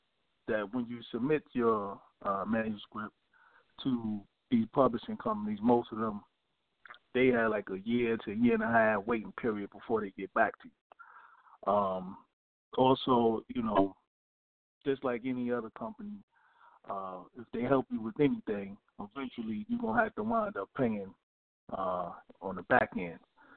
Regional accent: Brooklyn, New York, United States; I'm from East New York, Brooklyn.

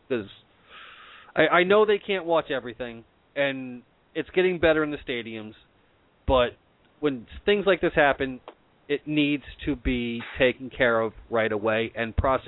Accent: New Jersey, United States; growing up in New Jersey, it's been a well-known thing. You don't, you know, I grew up as a Ranger fan.

